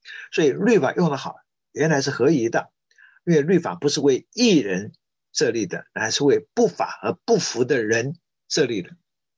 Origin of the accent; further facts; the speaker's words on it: China; now in Boston, United States; 不然我们中国人活不下去了